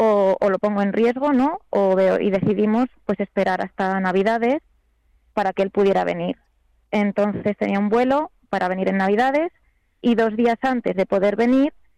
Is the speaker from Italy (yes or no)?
no; Spain; Yo soy española, no tengo la nacionalidad británica